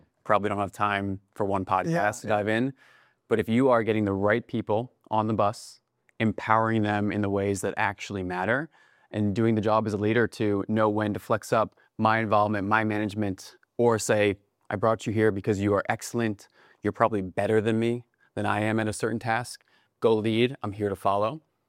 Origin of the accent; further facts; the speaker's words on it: Westchester, New York, United States; but growing up in Westchester, as we were talking before